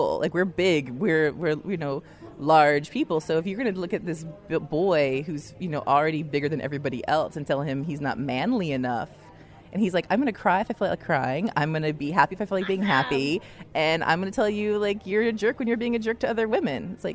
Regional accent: Oakland, California, United States; I mean, I'm from Oakland

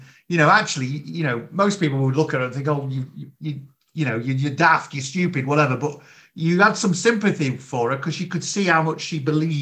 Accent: Yorkshire and the Humber, United Kingdom; I grew up in Yorkshire, and my partner did as well

